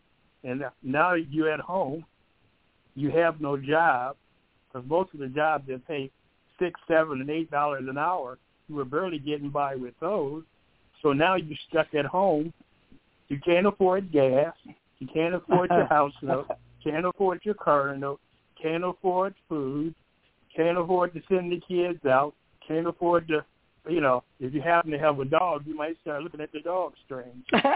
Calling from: Michigan, United States; from Michigan.

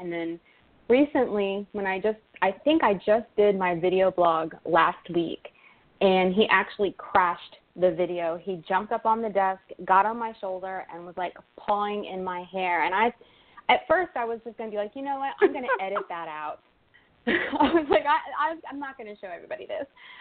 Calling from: Moyock, North Carolina, United States; I'm calling in from Moyock, North Carolina, which is right on the Virginia border

